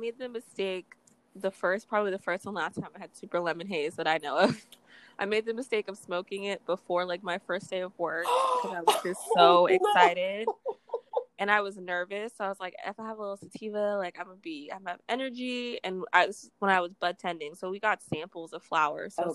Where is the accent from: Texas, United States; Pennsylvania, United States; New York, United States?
Texas, United States; Houston; I'm from Houston.